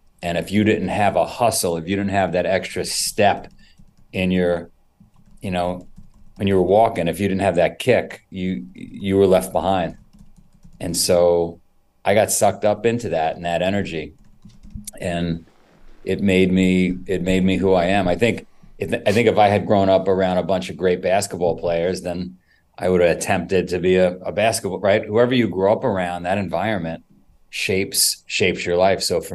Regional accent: Queens, New York, United States; I grew up in Queens and New York many, many years ago. I'm 54.

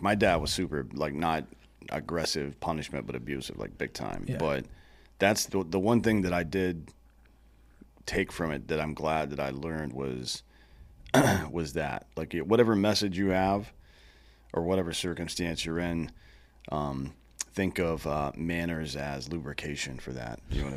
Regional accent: Southeast, United States; and I'm from the Southeast, so yeah, there's a different idea of it down there.

